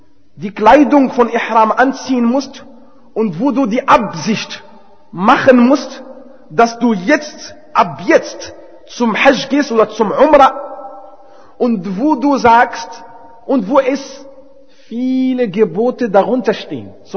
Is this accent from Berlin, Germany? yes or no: yes; Berlin, Germany; Wir kommen nicht aus Medina, wir kommen aus Berlin.